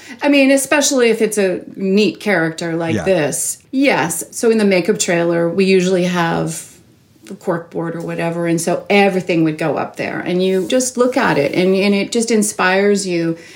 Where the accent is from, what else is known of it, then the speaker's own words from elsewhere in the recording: Toronto, Ontario, Canada; I grew up in Toronto, born and raised